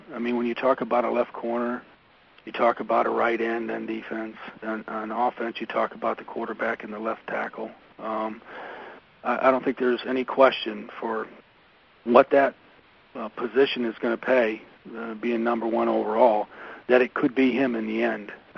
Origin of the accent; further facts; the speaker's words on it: Monroeville, United States; It is my hometown, next to my dad.